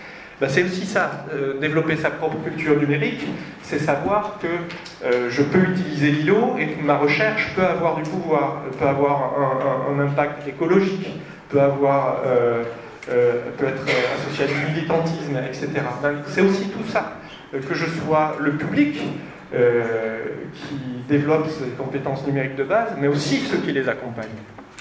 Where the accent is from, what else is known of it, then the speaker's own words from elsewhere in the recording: France; parce que chez nous en France, je ne sais pas en Belgique ici